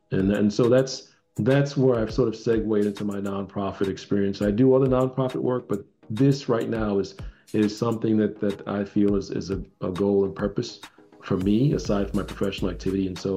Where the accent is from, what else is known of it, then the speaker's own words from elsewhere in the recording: Jamaica; also born or lived in New York; now in Georgia, United States; I'm a transplant from New York, but I'm actually originally from Jamaica, West Indies, my home country. But I've been here in Georgia since 2007. Gwinnett's my home.